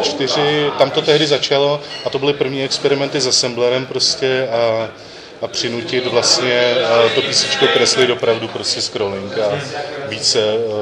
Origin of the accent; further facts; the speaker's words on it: Moravia, Czechia; Jsem sice z Moravy, jako